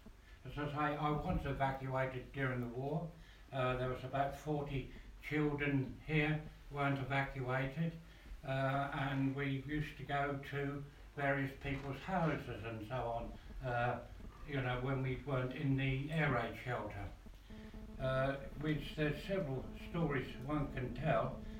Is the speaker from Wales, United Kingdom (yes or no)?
no; Walton-on-the-Naze, East of England, United Kingdom; Anyway, I'm a local lad. I was born in Walton-on-the-Naze in 1932 at 53 Station Street